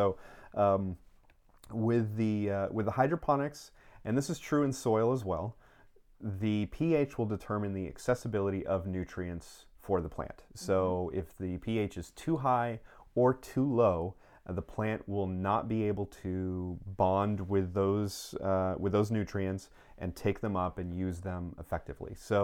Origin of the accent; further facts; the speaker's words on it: Northeast, United States; I grew up in the Northeast, so, you know, blueberry bogs and cranberry bogs and that sort of thing